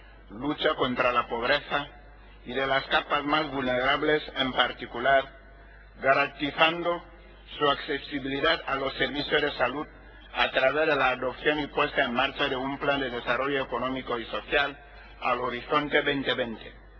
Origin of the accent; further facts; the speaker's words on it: Equatorial Guinea; Señora presidenta, en mi país, Guinea Ecuatorial